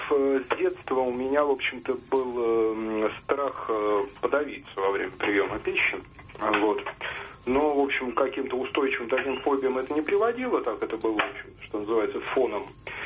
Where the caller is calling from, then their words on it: Moscow, Russia; Здравствуйте … я из Москвы звоню.